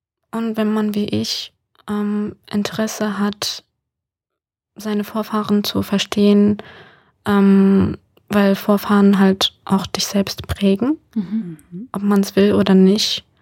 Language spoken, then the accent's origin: German; Düsseldorf, North Rhine-Westphalia, Germany; Also ich komme aus Düsseldorf